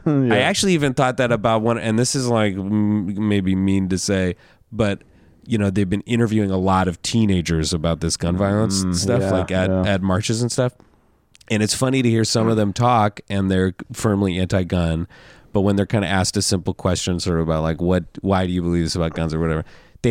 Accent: Seattle, Washington, United States; so I grew up in Seattle, and I think that's a big part of why that's a piece of my overall non-religious upbringing

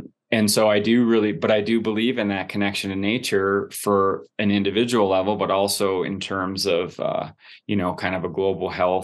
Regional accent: Wisconsin, United States; dude, I grew up in Wisconsin and I was skiing in jeans at Little Switzerland

